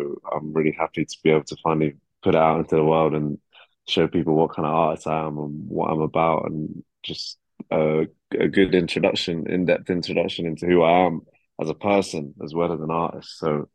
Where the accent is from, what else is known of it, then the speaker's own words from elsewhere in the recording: Hayes, London, United Kingdom; I'm from London, but I'm from the suburbs. Like I'm not from like in a city.